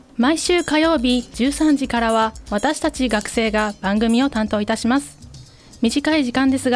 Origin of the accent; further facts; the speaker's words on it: Kansai, Japan; 私は関西で生まれ育ちました。